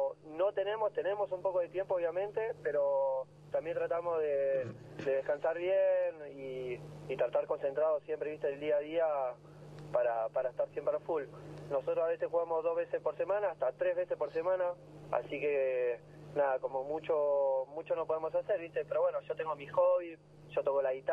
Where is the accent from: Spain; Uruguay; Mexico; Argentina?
Argentina; Bahía Blanca, Buenos Aires Province; ah, mira, este es de Bahía, entonces capaz que juega bien, o como que nos respetan, viste